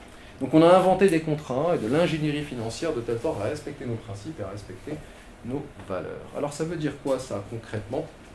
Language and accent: French; Morocco; born there; Moi, je suis né au Maroc